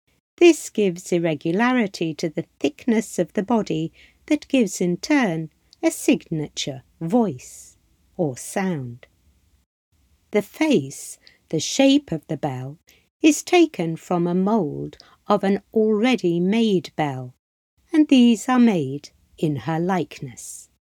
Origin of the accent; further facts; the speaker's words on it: Manchester, North West England, United Kingdom; born there; I was born in Manchester, and this has always had a pull of home. I teach and Skillshare throughout Greater Manchester